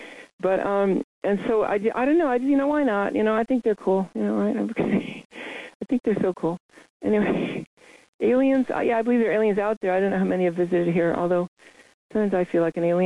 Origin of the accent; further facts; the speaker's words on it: Seattle, Washington, United States; Because I grew up in Seattle, opposite end of the country.